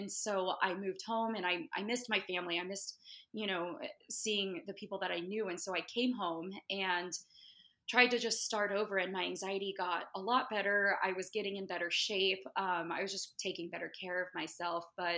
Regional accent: Washington, United States; also born or lived in California; I was from California and then my parents moved to Washington State. And so it's pretty much where I was raised. And when we moved to Washington, I was about 12 years old

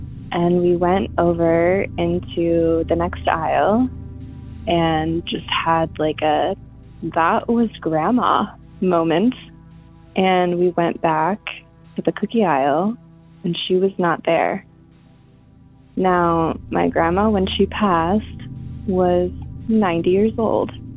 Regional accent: Nebraska, United States; I am from Nebraska.

